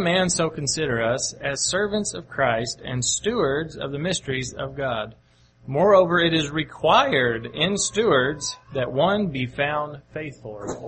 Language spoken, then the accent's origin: English; Mayfield, Kentucky, United States; I remember growing up in Mayfield, Kentucky, and I was homeschooled.